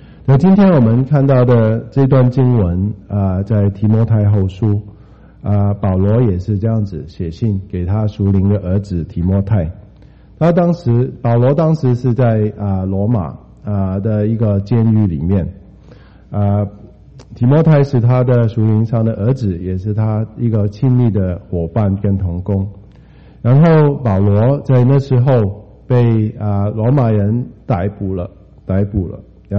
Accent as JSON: {"language": "Chinese", "country": "Hong Kong", "tie": "born or raised there", "said": "然后我们在香港一起长大"}